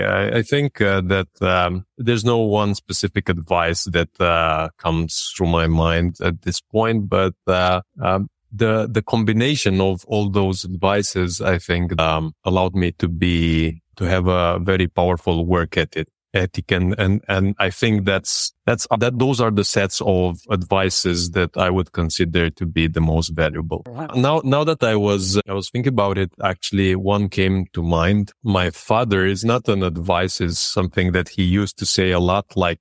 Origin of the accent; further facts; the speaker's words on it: Râmnicu Vâlcea, Vâlcea County, Romania; I grew up in Mnicu Vâlcea, which is a city near the mountainside.